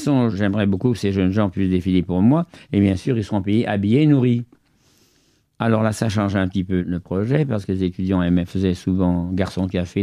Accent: Venice, Veneto, Italy; Je suis vénitien, je suis italien, vous le savez.

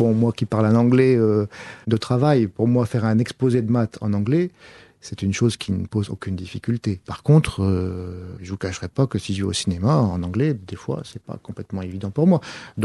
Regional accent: Lille, Hauts-de-France, France; also born or lived in Brazil; Comme je venais de Lille

